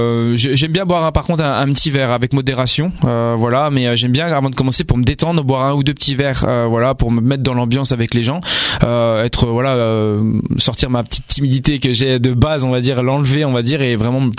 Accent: Montceau-les-Mines, Bourgogne-Franche-Comté, France; dans ma ville natale, qui est donc Mont-Soleil-Mines dans le 71 en Bourgogne.

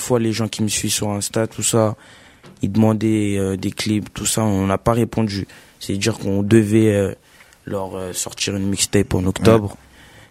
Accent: Gonesse, Île-de-France, France; Parce que moi, je viens de Gonesse, en fait.

